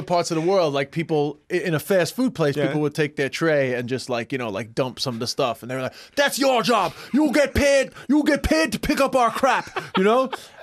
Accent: New York City, New York, United States; my neighborhood where I grew up in New York, Flushing, Queens, had become very Chinese.

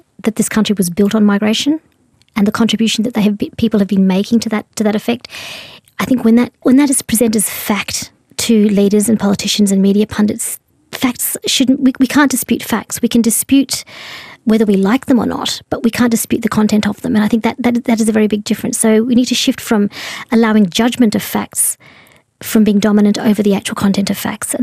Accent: Bendigo, Victoria, Australia; I grew up in Australia. I grew up in country Victoria, a very strong sense of belonging.

